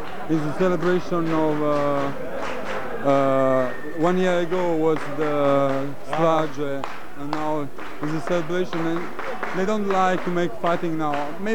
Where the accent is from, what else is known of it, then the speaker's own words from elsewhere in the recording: Naples, Campania, Italy; English is a second language; In Napoli, I came from Napoli